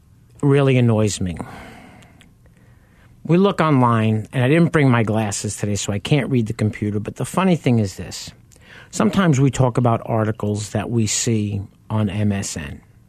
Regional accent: New York, United States; when I was a kid, we used to go to a bar in Mineola. I grew up on Long Island

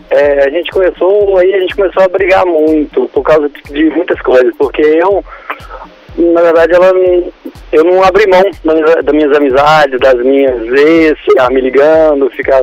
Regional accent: Belo Horizonte, Minas Gerais, Brazil; Eu sou de BH.

